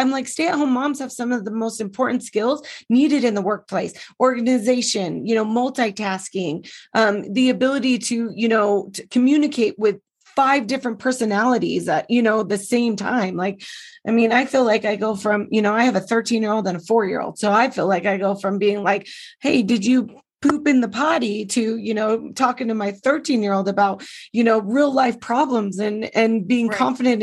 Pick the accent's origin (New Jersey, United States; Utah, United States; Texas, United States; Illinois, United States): Utah, United States; I was born and raised in Utah. Like I said, a very, you know, conservative, very religious state.